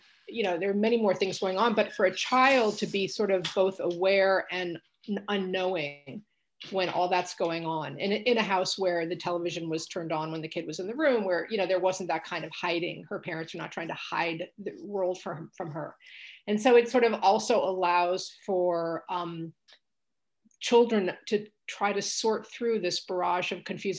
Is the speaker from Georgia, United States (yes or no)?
no; New York City, New York, United States; I grew up in New York City, actually, in which case I took public transportation, you know, quite early on.